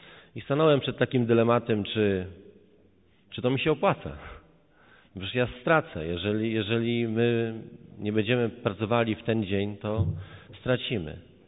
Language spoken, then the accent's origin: Polish; Jelenia Góra, Lower Silesian Voivodeship, Poland; Ogólnie pochodzę z Jeleniej Góry.